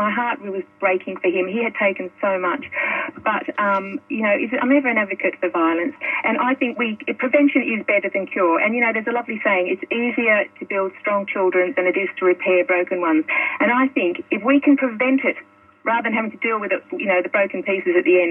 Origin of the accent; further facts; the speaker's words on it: England, United Kingdom; also born or lived in Ireland; because I was born in Ireland but lived in England.